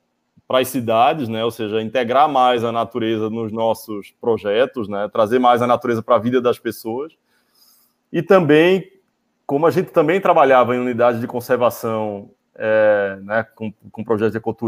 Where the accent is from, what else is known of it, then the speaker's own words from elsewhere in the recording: Pernambuco, Brazil; also born or lived in Barcelona; É, eu sou pernambucano, fiz arquitetura e urbanismo